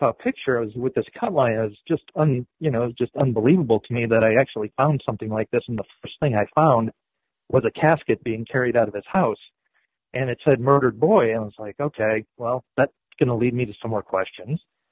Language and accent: English; Wauwatosa, Wisconsin, United States; Wauwatosa is my hometown. It's just outside of Milwaukee. And we moved into Wauwatosa, I think I was about 5 years old.